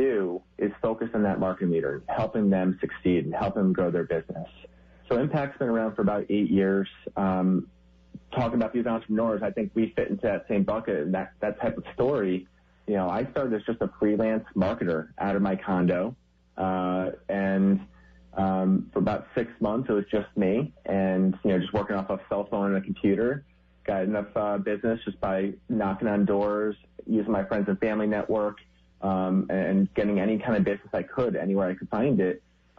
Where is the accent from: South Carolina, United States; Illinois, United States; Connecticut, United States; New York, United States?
Connecticut, United States; Wallingford; Connecticut, there's these little entrepreneurial hubs. And some of the ideas are coming out of that. I'm from Wallingford, and Wallingford has the hub.